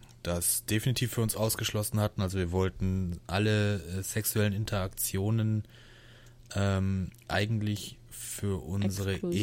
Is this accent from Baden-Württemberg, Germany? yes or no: yes; Baden-Württemberg, Germany; ich bin im Schwarzwald groß geworden.